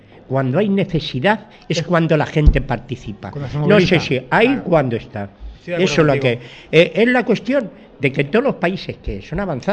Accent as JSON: {"language": "Spanish", "town": "Madrid", "region": "Community of Madrid", "country": "Spain", "said": "Yo soy de Madrid y lo confieso, y era, vivía en un barrio de Lavapiés"}